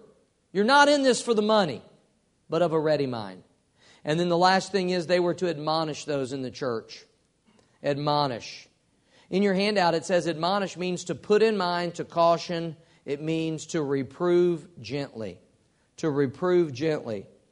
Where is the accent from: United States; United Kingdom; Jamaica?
United Kingdom; England; I'm not Greek, I'm English, and I've got it right here.